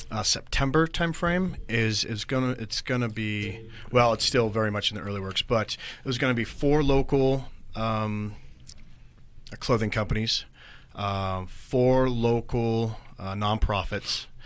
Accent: Boise, Idaho, United States; But especially, you know, growing up in Boise and being from here, I'm definitely going to stay local.

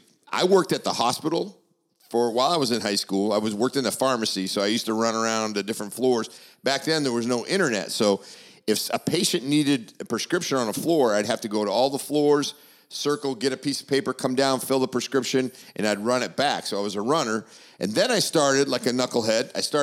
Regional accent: Bar Harbor, Maine, United States; Yeah, so, you know, I grew up in Maine, so we were, you know, fairly small town. We had 30, 40,000 people.

